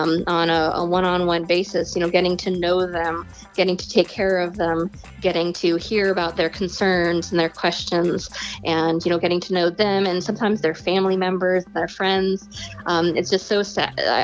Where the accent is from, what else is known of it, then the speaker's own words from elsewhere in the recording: Fairbanks, Alaska, United States; now in Astoria, United States; Yeah, well, so I'm actually from Fairbanks, Alaska.